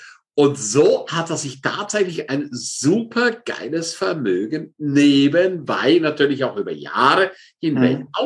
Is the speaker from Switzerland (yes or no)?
yes; Switzerland; Ich meine, wir sind ja beide Schweizer.